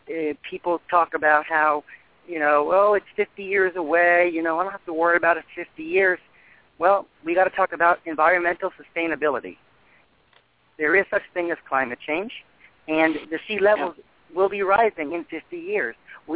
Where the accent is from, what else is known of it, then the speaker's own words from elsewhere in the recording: Dania Beach, Florida, United States; I grew up in Dania Beach, and it's a city that I hold dear to my heart.